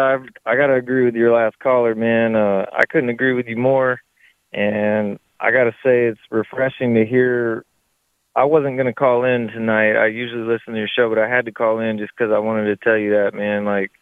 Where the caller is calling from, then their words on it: Alabama, United States; and granted, I'm calling up from Alabama.